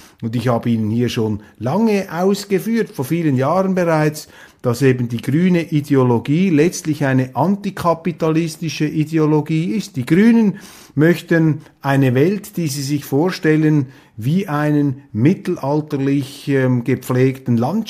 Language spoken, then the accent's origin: German; Switzerland; Ich staune als Schweizer immer wieder